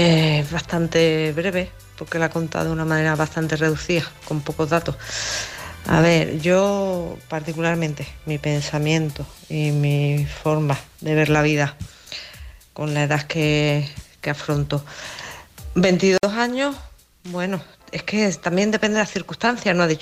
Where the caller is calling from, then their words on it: Málaga, Andalusia, Spain; de Málaga.